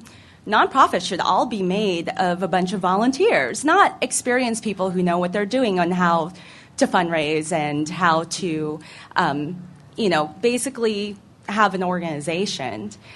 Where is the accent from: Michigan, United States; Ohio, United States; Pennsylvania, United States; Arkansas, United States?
Pennsylvania, United States; Philadelphia; I'm from Philadelphia originally, somewhat originally.